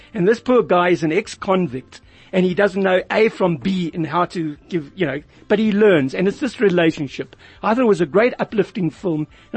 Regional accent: South Africa; As a South African, you've got to understand the dynamics of the American political scene.

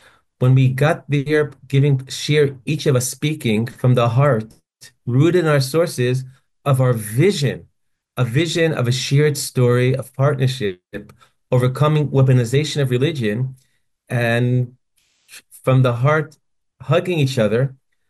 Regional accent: Israel; the fact that we are both from Israel

